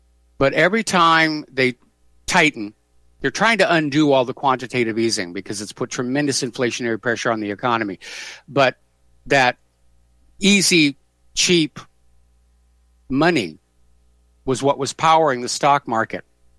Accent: New Hampshire, United States; You know, I'm from New Hampshire myself.

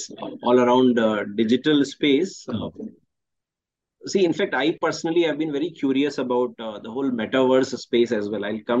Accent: Uttarakhand, India; born there; I was born in Uttarakhand. I worked across in India, multiple cities like Delhi and Bangalore and Pune and Calcutta and Gujarat.

